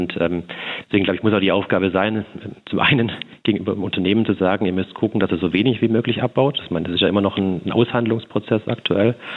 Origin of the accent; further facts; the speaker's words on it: Waiblingen, Baden-Württemberg, Germany; ich bin ja auch in Waiblingen aufgewachsen